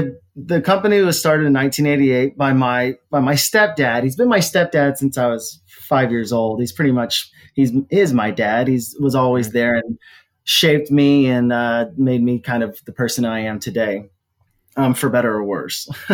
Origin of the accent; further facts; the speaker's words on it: Oklahoma, United States; I grew up skateboarding in Oklahoma